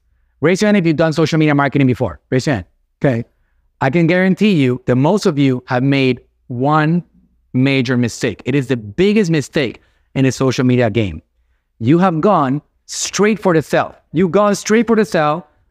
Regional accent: Puerto Rico; I'm from Puerto Rico. My wife is Mexican.

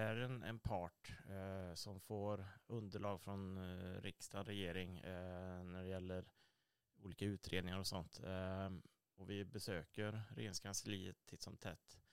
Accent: Trollhättan, Västra Götaland County, Sweden; now in Uddevalla, Sweden; Men, jag är född och vuxen i Trollhättan då.

